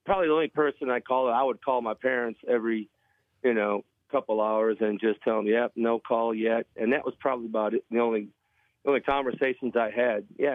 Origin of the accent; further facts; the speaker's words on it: Buffalo, New York, United States; I grew up in Buffalo, New York, getting drafted by Green Bay. I was used to the cold and, you know, with my Polish background.